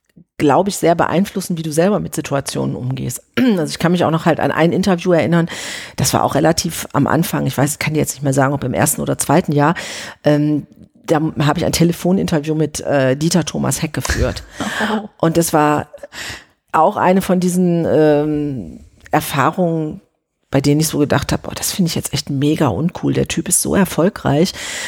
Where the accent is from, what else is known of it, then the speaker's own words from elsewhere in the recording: Oberhausen, North Rhine-Westphalia, Germany; ja, ich komme aus Oberhausen. Alles, was man von da mit der S-Bahn erreichen kann. Also da habe ich noch in Oberhausen gewohnt.